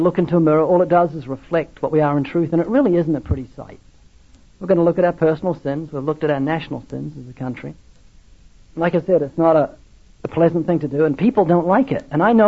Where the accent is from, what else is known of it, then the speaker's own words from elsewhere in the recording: New Zealand; I'm not Australian. I'm from New Zealand